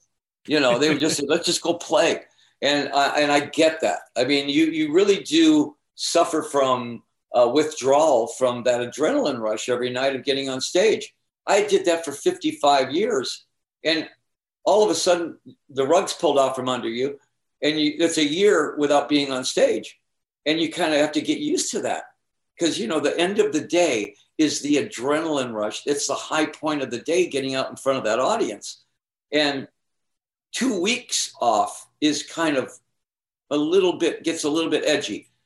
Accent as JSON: {"language": "English", "town": "East Detroit", "region": "Michigan", "country": "United States", "said": "I was from the East Side. I was from East Detroit, you know."}